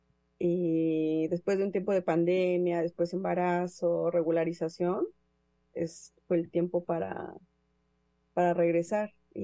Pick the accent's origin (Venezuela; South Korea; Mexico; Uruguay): Mexico; Claro que sí. Bueno, yo soy mexicana